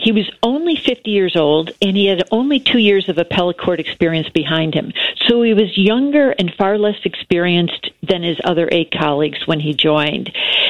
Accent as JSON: {"language": "English", "town": "Chicago", "region": "Illinois", "country": "United States", "tie": "born or raised there", "said": "I'm from Beverly. I grew up in Beverly, went to Mother Macaulay for my first 3 years, and then we moved out to the suburbs."}